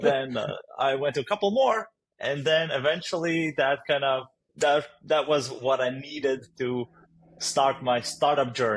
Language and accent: English; Riga, Latvia; also born or lived in Germany; So I'm originally from Riga, Latvia. It's a small country in Northeast Europe. I grew up here and I studied both here and then in Germany for a while.